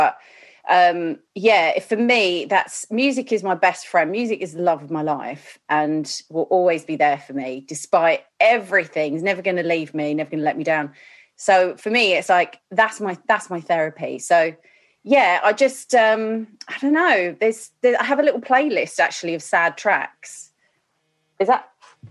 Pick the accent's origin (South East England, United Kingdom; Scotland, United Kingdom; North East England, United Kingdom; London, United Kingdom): London, United Kingdom; Chingford; now in Broxbourne, United Kingdom; It was very sort of it's a very conservative town, I suppose. Not really a lot for kids to do.